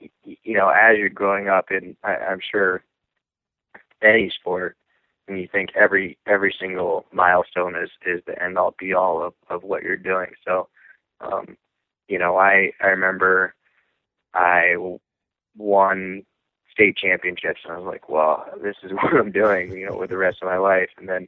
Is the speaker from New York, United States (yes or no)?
yes; Lake Placid, New York, United States; I'm from Lake Placid, New York, and that's, it's an area that has a huge heritage of skiing.